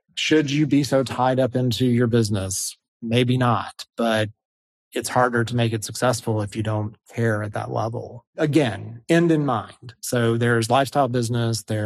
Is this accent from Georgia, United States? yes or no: yes; Atlanta, Georgia, United States; And I'm very East Coast. I'm from Atlanta. I'm Southern.